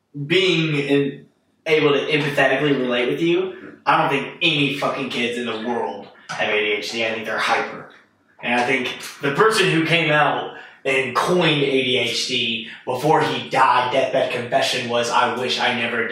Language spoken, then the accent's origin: English; Gainesville, Georgia, United States; So we grew up together in Gainesville.